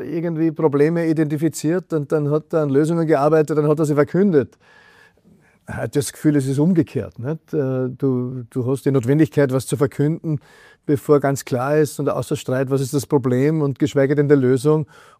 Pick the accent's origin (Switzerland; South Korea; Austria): Austria; Und dann sitze ich in den USA oder sitze in Asien und dann sagen sie, woher kommst du? Und dann sagst du, Österreich